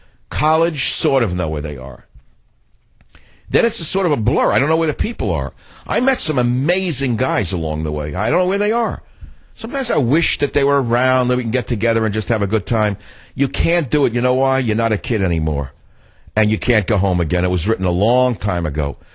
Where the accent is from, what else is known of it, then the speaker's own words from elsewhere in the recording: United States; It looks new, but I'm an American.